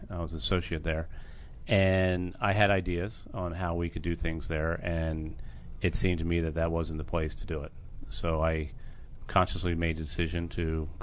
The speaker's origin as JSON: {"language": "English", "town": "Bowie", "region": "Maryland", "country": "United States", "tie": "born or raised there", "said": "I am from Bowie, Maryland. I grew up in."}